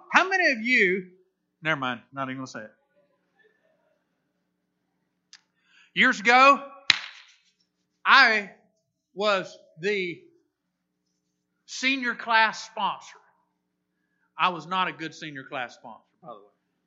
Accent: Florida, United States; Really? I'm from Florida. Boat's supposed to be in the water.

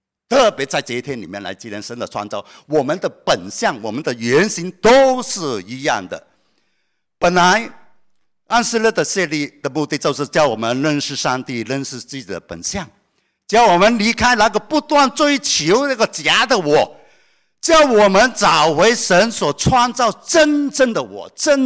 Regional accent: Guangdong, China; 我们广东话是为两餐

